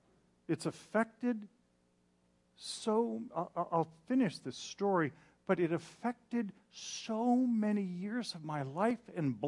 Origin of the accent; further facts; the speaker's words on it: Upland, California, United States; I grew up in Southern California, in Upland, California, went to Baldy View Elementary School.